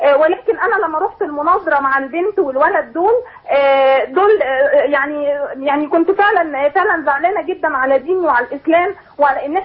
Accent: Egypt; انا بنت مصريه مسلمه،

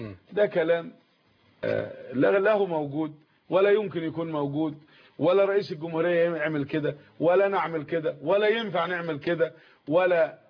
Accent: Egypt

